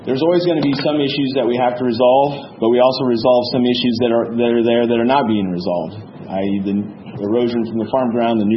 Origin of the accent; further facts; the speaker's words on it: Grinnell, Iowa, United States; I grew up in Grinnell. Very similar looking ground to this. When I grew up, we had 250 cows and very similar property